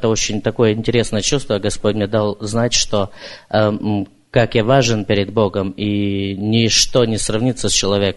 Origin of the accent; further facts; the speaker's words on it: Vancouver, British Columbia, Canada; я из Ванкувера.